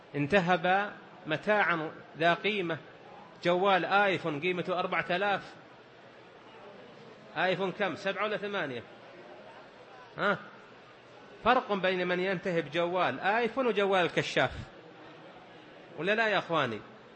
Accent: Saudi Arabia; في بلدنا المملكة العربية السعودية

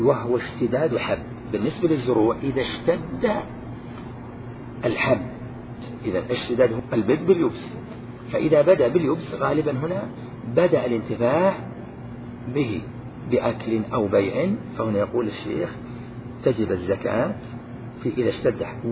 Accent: Riyadh Province, Saudi Arabia; مثلا الصاع عندنا في نجد يزيد على صاع

